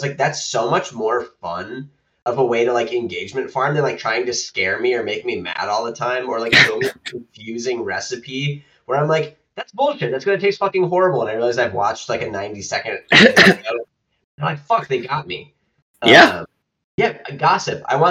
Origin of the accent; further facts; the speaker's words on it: United States; I'm from America, so.